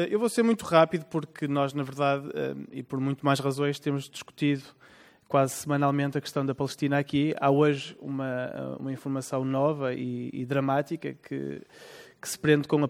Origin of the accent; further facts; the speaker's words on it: Portugal; é particularmente grave para nós enquanto portugueses